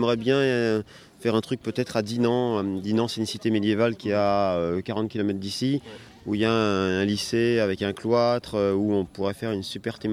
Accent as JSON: {"language": "French", "country": "Spain", "said": "Je suis latin, je suis espagnol."}